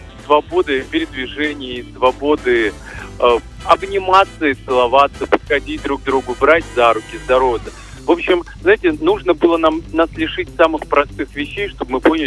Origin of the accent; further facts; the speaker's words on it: Makhachkala, Dagestan, Russia; born there; я же родился на юге, в Махачкале. И у нас снег был как праздник несколько раз за зиму.